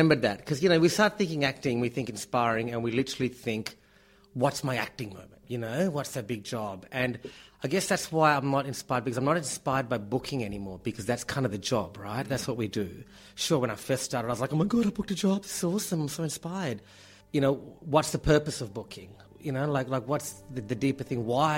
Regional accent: New Zealand; born there; also born or lived in Sri Lanka; Sri Lanka's my original home. And New Zealand, because I was born in New Zealand.

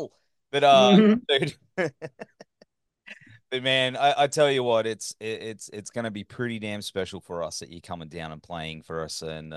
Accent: Gold Coast, Queensland, Australia; believe you're starting the tour in my hometown. That never happens, bro. Gold Coast.

